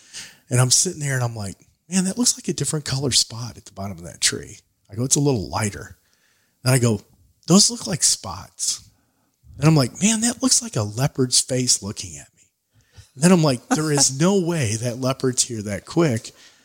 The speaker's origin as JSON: {"language": "English", "region": "Missouri", "country": "United States", "said": "Well, we're from Missouri, not Africa."}